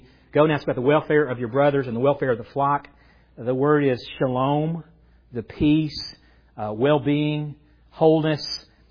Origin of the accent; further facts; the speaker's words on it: Atlanta, Georgia, United States; I'm 27 years old, and I grew up in Atlanta area.